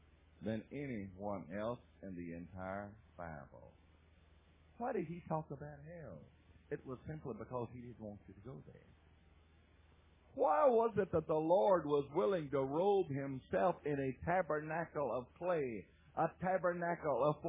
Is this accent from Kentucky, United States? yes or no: no; Louisiana, United States; I was from Louisiana, and there are no mountains in Louisiana except the ones that you see the pictures of in the book.